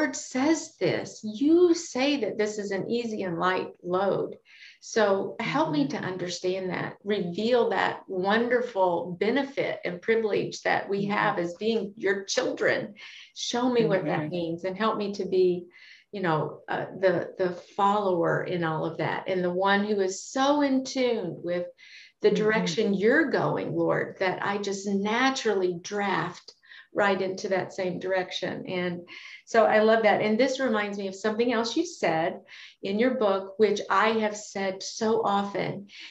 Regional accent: Kentucky, United States; And, you know, I grew up in Kentucky and my granddad had cattle.

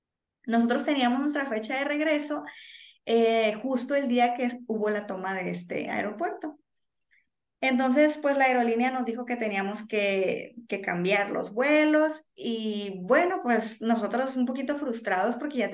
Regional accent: Sinaloa, Mexico; pues yo soy de Sinaloa, de aquí de México.

